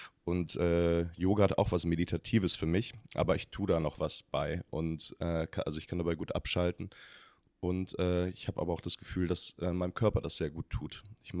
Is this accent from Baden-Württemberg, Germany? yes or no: no; Salzhausen, Lower Saxony, Germany; moved away as an adult; also born or lived in Lüneburg; now in Berlin, Germany; Ich komme aus der Lüneburger Heide, da bin ich geboren, in Lüneburg. Und bin da in einem Dorf aufgewachsen, in Salzhausen. Und bin mit 18 nach Berlin gezogen